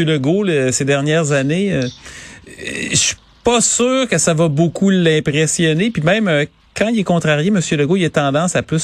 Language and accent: French; Quebec City, Quebec, Canada; moved away as an adult; Moi, je t'avoue, t'sais, j'ai grandi à Québec. J'ai demeuré là pendant 30 ans.